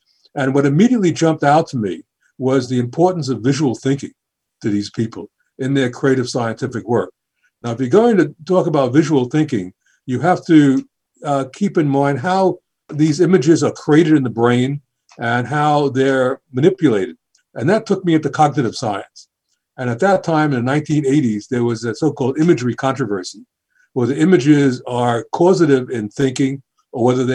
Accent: New York City, New York, United States; When I was growing up in the Bronx, I was very interested in art, both the applied side and drawing, and also I frequented many of the wonderful art museums in New York City.

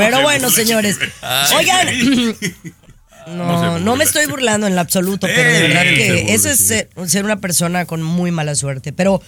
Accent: United States; yo soy gringa, Santa, vivo aquí en los Estados Unidos, Santa, con raíces mexicanas.

